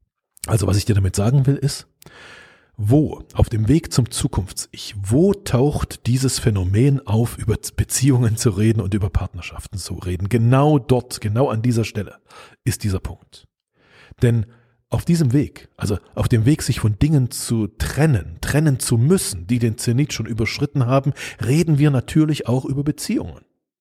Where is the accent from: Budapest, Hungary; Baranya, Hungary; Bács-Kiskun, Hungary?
Budapest, Hungary; also born or lived in Germany; Und vielleicht weißt du, dass ich halb Ungar bin. Ja, ich bin in Budapest aufgewachsen. Also ich bin halb Ungarisch und halb Deutsch.